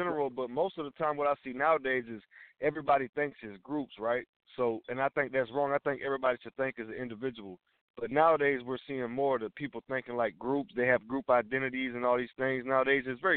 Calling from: Georgia, United States; calling from Georgia.

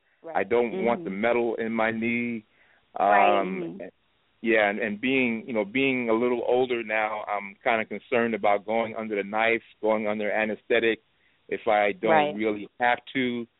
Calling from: Los Angeles, California, United States; I'm calling from Los Angeles.

